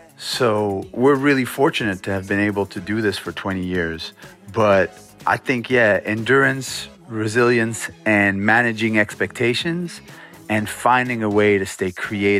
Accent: Montreal, Quebec, Canada; we grew up in Montreal. We met at a French lycée.

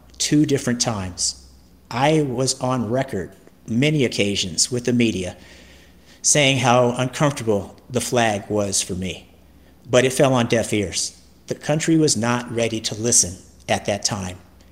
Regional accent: California, United States; I came from the West Coast, the Bay Area specifically, to come to the Southeast, to the Bible Belt

